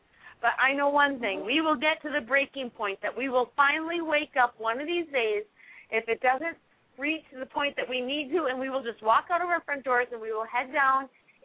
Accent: Minneapolis, Minnesota, United States; But see, I came from Minneapolis where no one would listen to me.

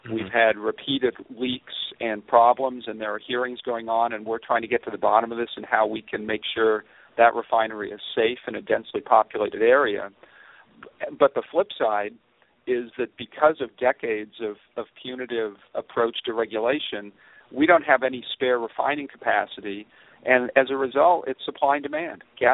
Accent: Fullerton, California, United States; when I was a kid, I was growing up in Fullerton, which is inland from the South Bay, and when I played outside for an hour in the summer in Fullerton in the 1970s, my lungs hurt

